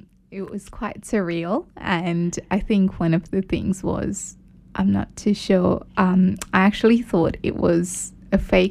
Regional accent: Kenya; born or raised there

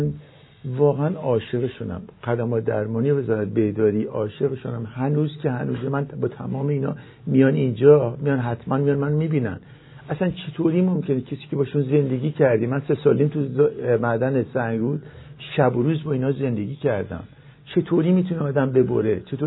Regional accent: Nahavand, Hamadan, Iran; 3 سال نیم اونجا بودم، هنوز که هنوزه هر بار پشت تلویزیون میبینم که از اونجا میاد، از شهر عزیزم نهاوند

